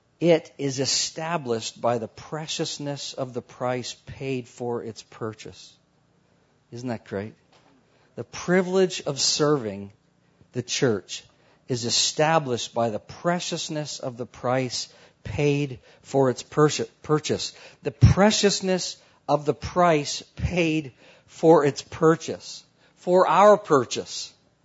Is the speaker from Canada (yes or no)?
yes; Vancouver, British Columbia, Canada; I'm from Vancouver, Canada.